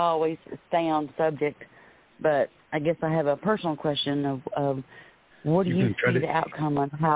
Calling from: Florida, United States; I'm calling from Florida.

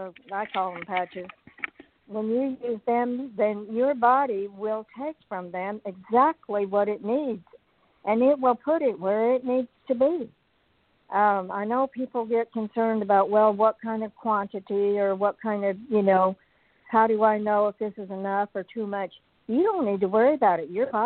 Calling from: Oklahoma, United States; I'm calling you from Oklahoma, and yes, I certainly have enjoyed your show tonight.

